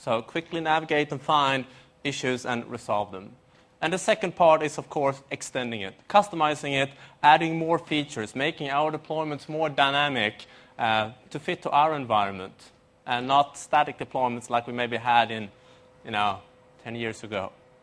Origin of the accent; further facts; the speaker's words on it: Sweden; English is a second language; As you can hear from my accent, I don't live in Australia. I'm from Sweden, Europe